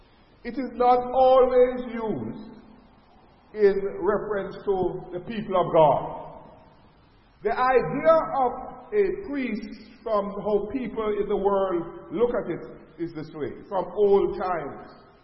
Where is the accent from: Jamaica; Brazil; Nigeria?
Jamaica; Now, we grew up in Jamaica, all the Roman Catholics, they have the priests, the Anglicans have the priests